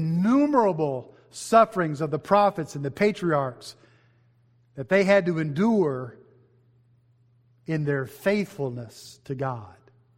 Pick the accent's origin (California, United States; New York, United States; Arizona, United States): Arizona, United States; I remember when growing up in Arizona in the desert that water was still down there in the ground.